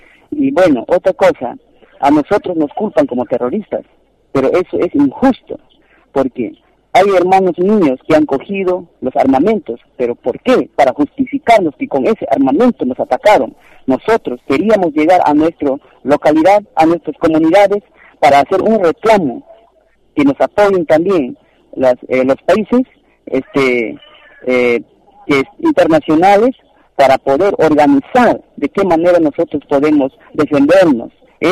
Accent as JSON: {"language": "Spanish", "town": "Imaza", "region": "Amazonas", "country": "Peru", "said": "Yo soy del distrito de Imazo, provincia de Bolívar, región Amazonas, y soy un comunero también de la comunidad nativa de Nazaret."}